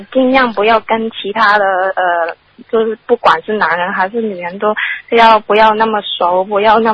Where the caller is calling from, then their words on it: Macau; 我是从澳门那边打来的，